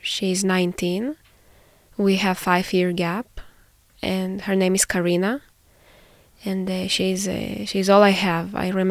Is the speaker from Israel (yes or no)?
yes; Israel; English is a second language; Born and raised in Israel, and now currently I'm a master's student